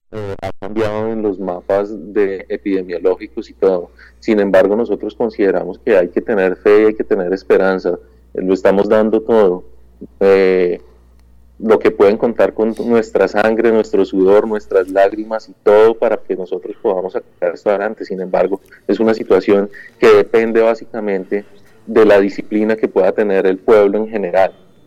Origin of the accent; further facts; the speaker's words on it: Colombia; para nosotros como colombianos en algunos momentos somos muy folclóricos